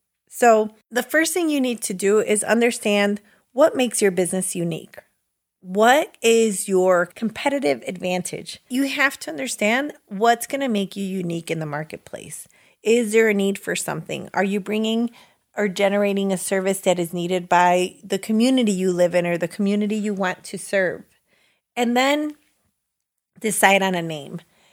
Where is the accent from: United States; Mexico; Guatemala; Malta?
Mexico; Guanacatlán; I'm from Guanacatlán, so I like that.